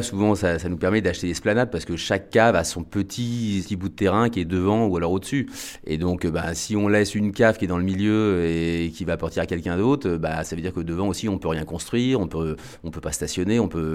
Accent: Centre-Val de Loire, France; Moi, je suis du Vendômois

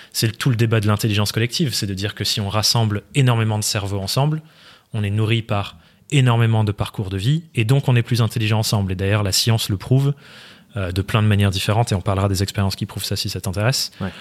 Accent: Nouvelle-Aquitaine, France; J'ai grandi en Dordogne.

